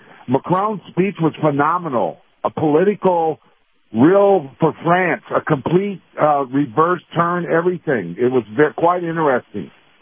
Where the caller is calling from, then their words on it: St. Petersburg, Florida, United States; Hey, I'm calling from St. Pete.